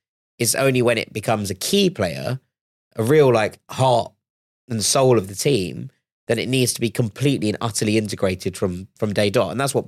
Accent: London, United Kingdom; It's a curse of growing up in West London.

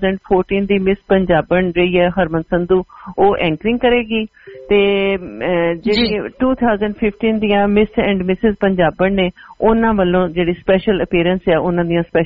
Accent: Punjab, India; ਕਿਉਂਕਿ ਜਿਹੜੇ ਅਸੀਂ ਪੰਜਾਬ ਤੋਂ ਆਉਂਦੇ ਹਾਂ

